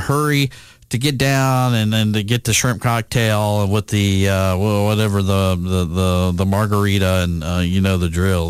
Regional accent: Alabama, United States; Growing up in Alabama, and we've been talking about lottery all my life here

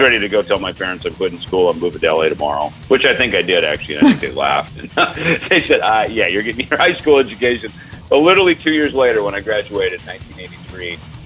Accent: Minnesota, United States; talk about a 180-degree turn from where I grew up in Minnesota.

